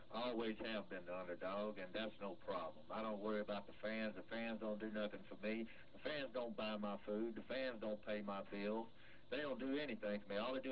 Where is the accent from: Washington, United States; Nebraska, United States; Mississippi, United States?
Mississippi, United States; Look, I'm from the Mississippi Delta.